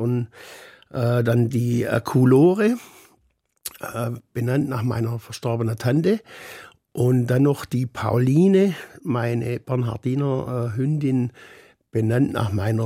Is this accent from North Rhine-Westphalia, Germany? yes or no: no; Baden-Württemberg, Germany; ich komme aus Oberschwaben, katholisch, konservativ